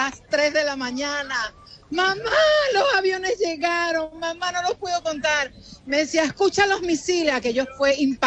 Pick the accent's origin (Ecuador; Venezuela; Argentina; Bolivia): Venezuela; somos los únicos venezolanos en el edificio